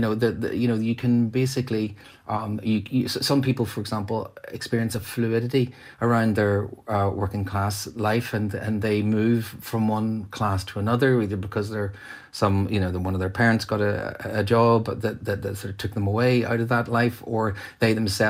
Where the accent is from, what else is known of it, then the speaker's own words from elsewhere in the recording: Ardoyne, Northern Ireland, United Kingdom; as a working class boy from the north. And, you know, and I think that, you know, growing up in Ardoyne